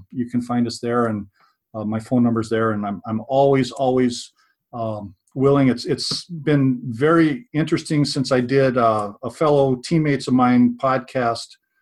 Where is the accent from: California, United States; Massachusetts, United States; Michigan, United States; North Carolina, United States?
North Carolina, United States; born there; I was born in North Carolina. My dad was playing football at Duke.